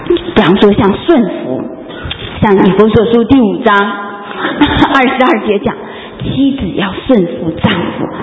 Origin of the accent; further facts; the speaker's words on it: China; 那我们都是从国内来的，从大陆来的。